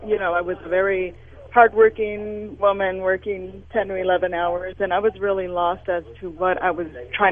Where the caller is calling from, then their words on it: Las Vegas, Nevada, United States; I'm calling in from Las Vegas, and I am actually a student of Paul's.